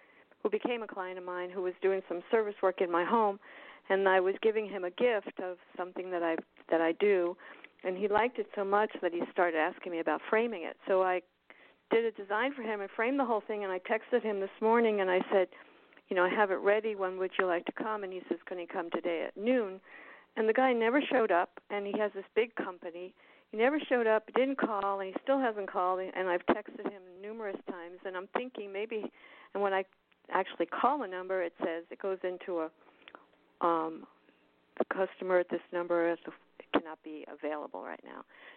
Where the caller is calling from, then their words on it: Florida, United States; I'm in Florida, South Florida.